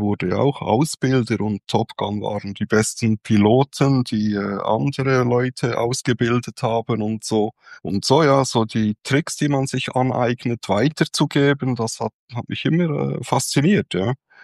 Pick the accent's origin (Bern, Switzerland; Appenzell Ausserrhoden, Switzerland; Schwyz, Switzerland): Bern, Switzerland; ja, ich bin Schweizer, ich komme aus Bern und ich arbeite seit 1995 bei der Flugsicherung in der Schweiz, also im Flughafen Zürich.